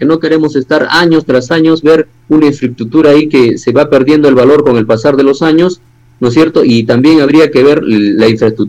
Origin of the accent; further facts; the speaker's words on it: Ilabaya, Tacna, Peru; Sí, está presente por allá en mi tierra, ¿no? En mi distrito